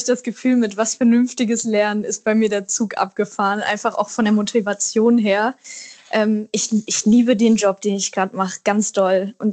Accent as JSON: {"language": "German", "town": "Wedel", "region": "Schleswig-Holstein", "country": "Germany", "tie": "born or raised there", "lives_now": "Berlin, Germany", "said": "Also meine Kindheit in Wedel war ganz toll. Ich habe ganz viele Freunde da und ich verbinde so viele tolle Momente mit der Stadt."}